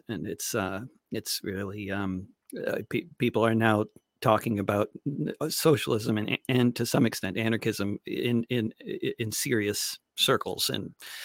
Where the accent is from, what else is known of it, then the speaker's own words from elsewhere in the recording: New York, United States; I learned very early because I grew up in the New York area and everybody jaywalks, nobody pays attention to the lights.